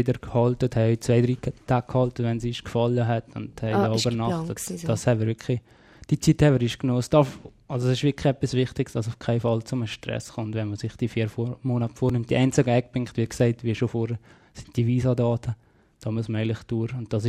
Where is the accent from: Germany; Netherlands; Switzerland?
Switzerland; als Schweizer muss man sagen